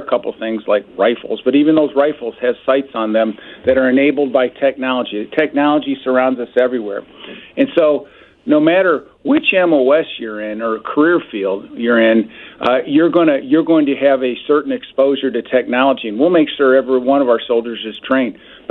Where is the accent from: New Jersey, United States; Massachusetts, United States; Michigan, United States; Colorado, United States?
Michigan, United States; Dearborn; I grew up in Dearborn. I've got the values of the state of Michigan that run through my veins even to this day.